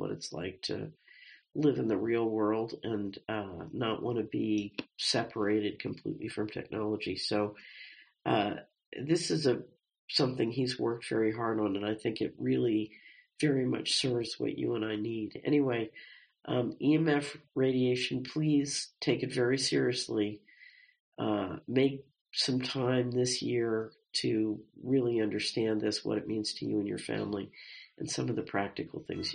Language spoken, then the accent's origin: English; Ohio, United States; Growing up in Ohio's Rust Belt, I saw plenty of retail developments full of big box stores pop up